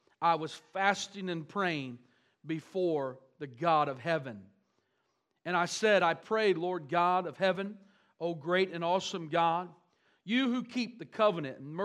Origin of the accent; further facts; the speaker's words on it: United States; Even though I'm an American and I love America, I will continue to love America.